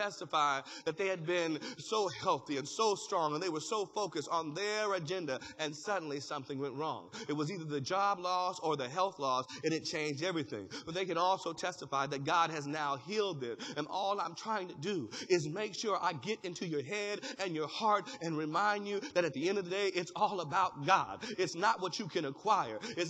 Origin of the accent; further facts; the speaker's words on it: Sacramento, California, United States; also born or lived in Virginia; I'm from Virginia. Look, originally from Sacramento, but I met my wife in Virginia, from Virginia.